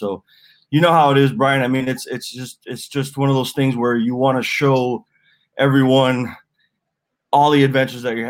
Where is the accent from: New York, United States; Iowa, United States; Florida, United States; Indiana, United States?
Florida, United States; Miami; I'm a avid angler down here in Miami, Florida. So I'm a native.